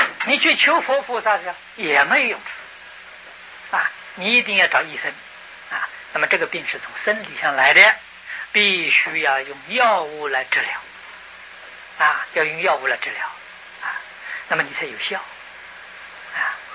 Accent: China; 所以我们中国人祭鬼神，这个鬼神都是指祖先

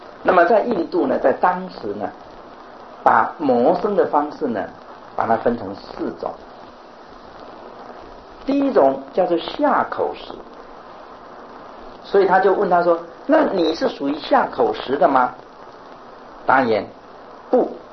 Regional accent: China; 就是我们中国人比较常讲的叫行脚僧啊

